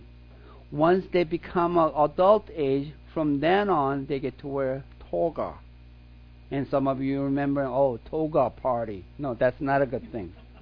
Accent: United States; I'm not a Korean-American or Swedish-American. I'm an American.

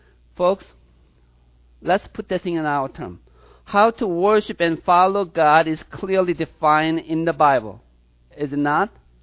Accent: Seoul, South Korea; I remember when I was growing up in Seoul, Korea, South Korea.

